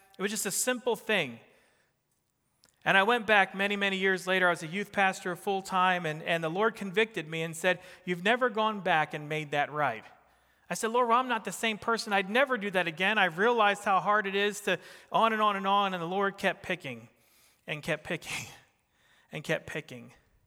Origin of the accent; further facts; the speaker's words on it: New Jersey, United States; accent: Jersey; and so she's all trying to correct my Jersey accent.